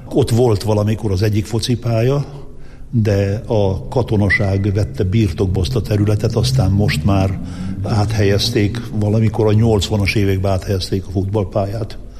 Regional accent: Vylok, Zakarpattia Oblast, Ukraine; Hát így indult az én gyermekkorom, Tiszaújlakon, és nem utcába laktunk, hanem a Vásártéren.

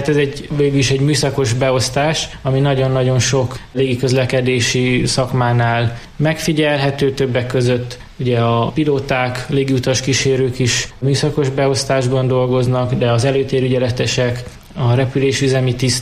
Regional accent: Debrecen, Hajdú-Bihar, Hungary

